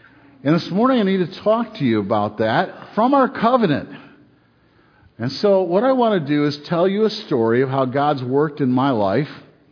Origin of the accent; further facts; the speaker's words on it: Detroit, Michigan, United States; You all know that I was born in Detroit, Michigan, the garden spot of the world. Fascinating. You know, I love Detroit. I enjoyed living there. I'm very pleased to have that as my hometown. And I was growing up in the city till I was 12 years old.